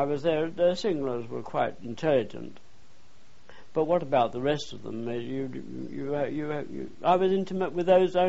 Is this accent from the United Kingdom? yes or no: yes; Scotland, United Kingdom; and being the Scot, and we had a mess marquee where we were all sitting down together